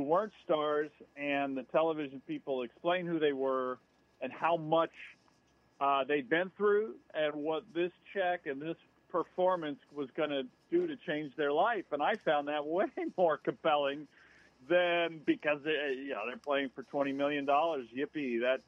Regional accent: Los Angeles, California, United States; they've had cuts at Riviera in my hometown.

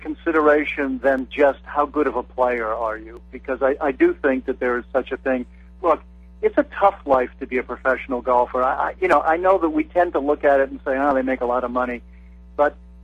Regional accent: Pittsburgh, Pennsylvania, United States; moved away; Well, I grew up in Pittsburgh, and so that should be who I'm rooting for.

